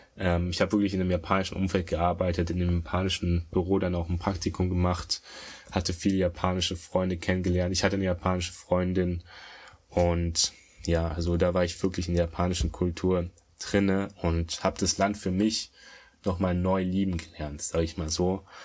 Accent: Germany; ich bin in Deutschland eben aufgewachsen als Sohn einer Japanerin

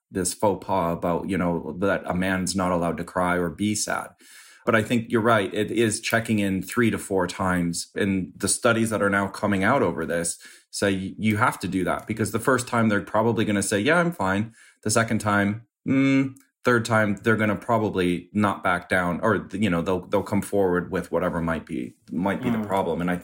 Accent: Midwest, United States; I grew up in the Midwest.

